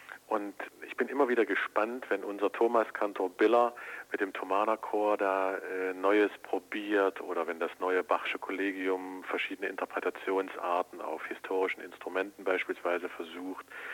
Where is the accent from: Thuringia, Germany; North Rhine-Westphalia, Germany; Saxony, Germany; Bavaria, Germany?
Saxony, Germany; Leipzig; Ich selbst bin Leipziger